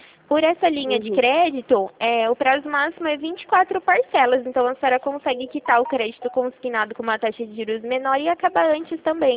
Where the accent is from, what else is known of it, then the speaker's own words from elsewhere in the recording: Rio Claro, São Paulo, Brazil; Sou daqui de Rio Claro, estado de São Paulo.